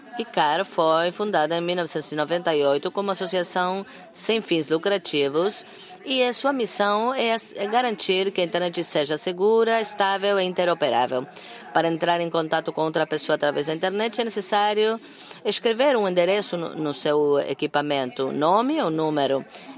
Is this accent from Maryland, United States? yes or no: no; Los Angeles, California, United States; e eu cresci em Los Angeles e a primeira vez que eu fui para Montevideo